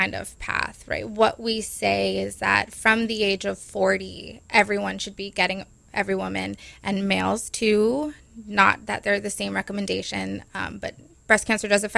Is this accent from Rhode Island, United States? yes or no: yes; Rhode Island, United States; So my mom, I'm originally from Rhode Island. I've been here for 5 years now.